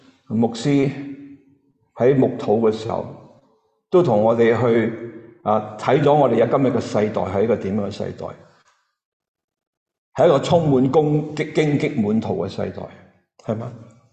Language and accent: Cantonese; Hong Kong; 你同埋我或者在座当中都好多系土生土长嘅香港人